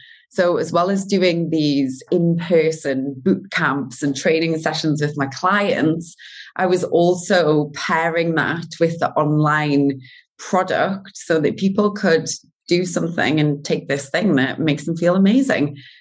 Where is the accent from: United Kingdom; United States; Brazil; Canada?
United Kingdom; North East England; accent: Geordie; I love reaching out to people with voice notes, with my dodgy Geordie accent.